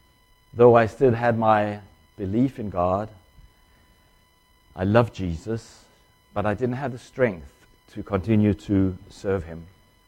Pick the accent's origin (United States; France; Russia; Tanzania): Tanzania; moved away as an adult; also born or lived in China; So I was brought up in East Africa, a country called Tanganyika, which is Tanzania today. From I was 5 until I was 18, I lived there. And I grew up in a missionary family.